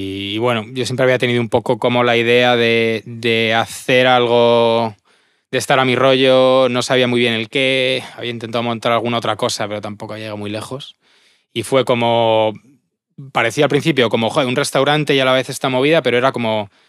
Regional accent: Segovia, Castile and León, Spain; now in Madrid, Spain; como yo soy de Segovia, siempre he tenido ese punto de me gusta Madrid, pero no me quiero morir aquí.

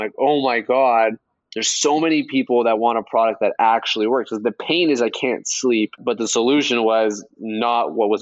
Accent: Canada; We are Canadian, which is like only weird for Americans.

